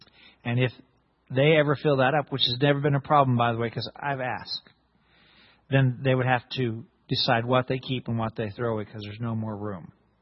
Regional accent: United States; I'm older, too. and I'm an American

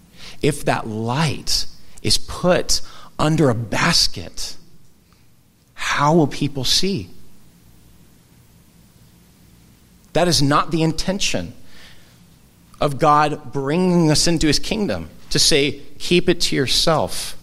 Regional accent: California, United States; now in Santa Rosa, United States; because I come from Orange County, which is the land of mega churches, right?

